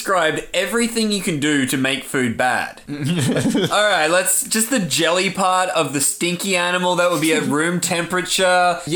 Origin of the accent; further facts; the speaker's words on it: Australia; I'm Australian. No, actually, where are you from genetically? I'm Australian.